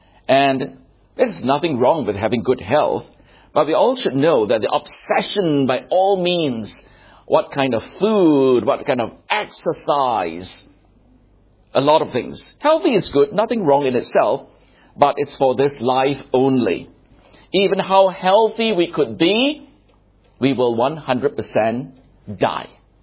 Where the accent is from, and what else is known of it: Johor Bahru, Johor, Malaysia; born or raised there